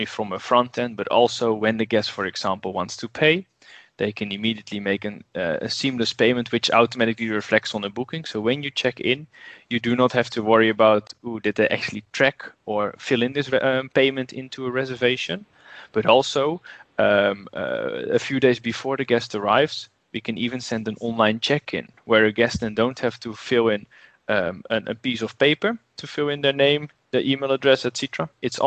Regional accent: Netherlands; moved away as an adult; now in South Africa; We started in the Netherlands, as you can hear from my beautiful accent. I'm also from there, but luckily immigrated to South Africa over 4 years ago

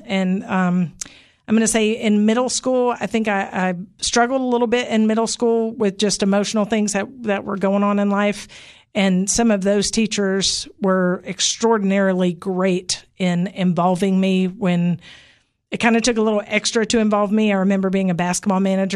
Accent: Cookeville, Tennessee, United States; So I was raised in Cookeville. We moved to Cookeville when I was 6 months old. Both my parents worked at Tech.

